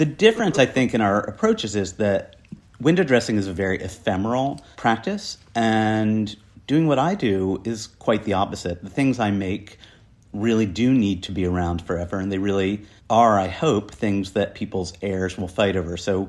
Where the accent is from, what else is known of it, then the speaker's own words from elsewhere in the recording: New Jersey, United States; now in United Kingdom; I definitely identify as English, even though I was brought up in a crappy farm town in New Jersey.